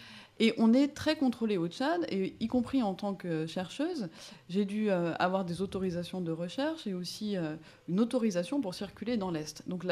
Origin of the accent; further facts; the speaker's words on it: France; je suis une étrangère, parce que je suis une Française, parce que je suis une blanche.